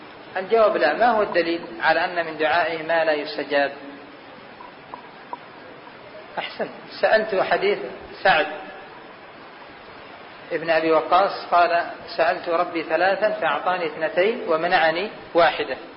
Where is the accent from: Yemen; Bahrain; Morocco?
Yemen; هل يدخل في ذبح العبادة ما يسمى عندنا معشر أهل اليمن بالهجر